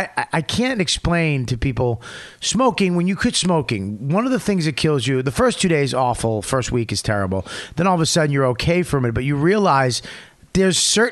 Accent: Paramus, New Jersey, United States; Where are you from? I'm from Paramus.

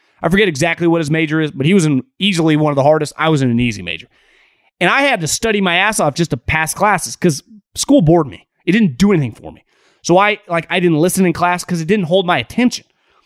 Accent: Davis, California, United States; guy actually I grew up with in Davis

